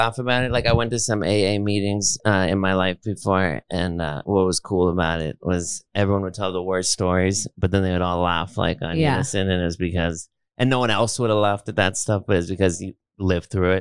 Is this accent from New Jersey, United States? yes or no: no; Los Angeles, California, United States; I was born at County General Hospital. In East Los Angeles, and then I grew up in Hollywood and near West Hollywood.